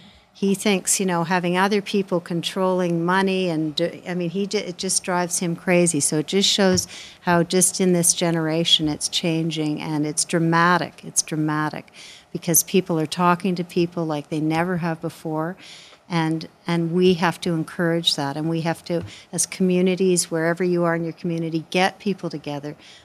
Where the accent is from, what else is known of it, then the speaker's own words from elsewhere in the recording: Montreal, Quebec, Canada; because I grew up in Montreal